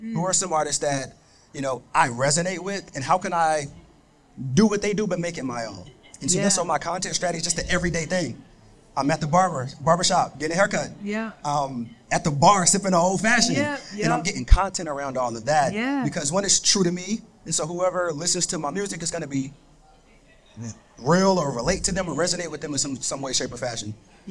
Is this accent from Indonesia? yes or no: no; North Carolina, United States; Like, I'm from North Carolina. I flew up here just to be at the Digilog.